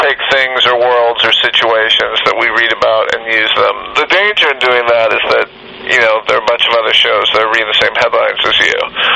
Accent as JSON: {"language": "English", "region": "Illinois", "country": "United States", "said": "Yeah, I'm from Illinois originally, and I've spent a lot of time in Chicago"}